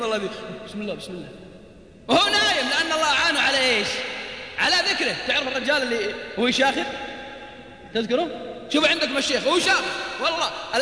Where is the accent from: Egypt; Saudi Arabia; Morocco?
Saudi Arabia; Al-Qassim; والله واحد عندنا في القصيم